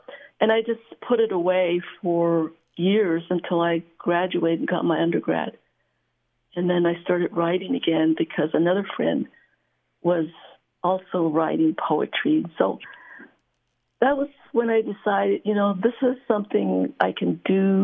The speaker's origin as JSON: {"language": "English", "country": "United States", "first_language": "Navajo", "second_language": "English", "said": "I was taught Navajo when I was growing up. It was actually my first language, but I didn't learn how to read it until many years later."}